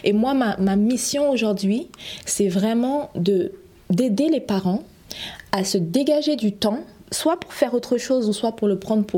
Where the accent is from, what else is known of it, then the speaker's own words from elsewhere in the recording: Cameroon; now in France; moi je suis originaire du Cameroun, donc ensuite je suis arrivée en France et je ne trouvais personne pour me le faire.